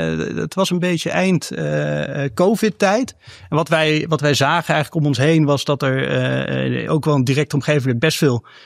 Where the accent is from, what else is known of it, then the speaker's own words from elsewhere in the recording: Nijmegen, Gelderland, Netherlands; moved away as an adult; En ik ben opgegroeid in Nijmegen. En toen ik 18 werd, ben ik in Rotterdam gaan studeren.